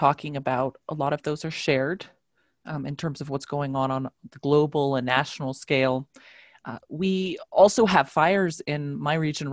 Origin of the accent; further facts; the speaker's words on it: Southwest, United States; I am from the Southwest and lived through a lot of pretty scary fires.